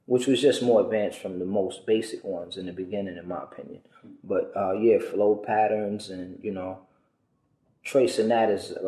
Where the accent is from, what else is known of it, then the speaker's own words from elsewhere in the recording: Hempstead, New York, United States; recording artist. I'm from Hempstead, Long Island.